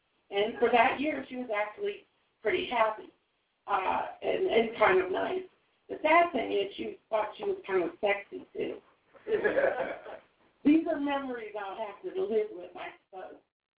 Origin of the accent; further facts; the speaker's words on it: Canada; Now, I'm a Canadian, not a singer